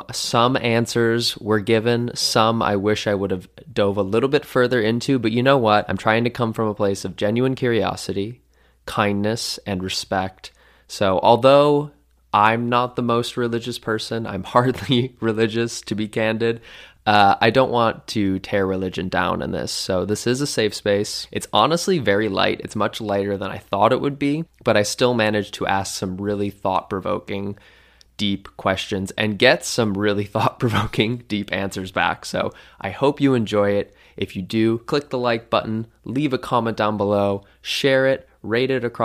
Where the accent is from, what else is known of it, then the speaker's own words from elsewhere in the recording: Minnesota, United States; Do you know what's so funny is that when I saw that I'm from Minnesota myself.